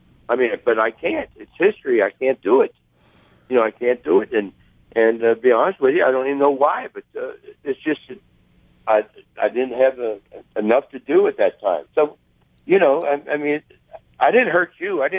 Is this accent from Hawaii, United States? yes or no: no; Cincinnati, Ohio, United States; And, you know, I'm from Cincinnati. I was born 3 miles from the ballpark.